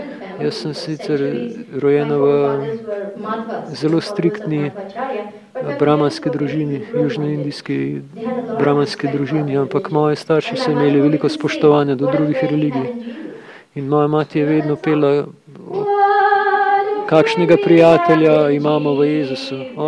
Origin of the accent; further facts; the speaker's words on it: India; Jaz sem iz Indije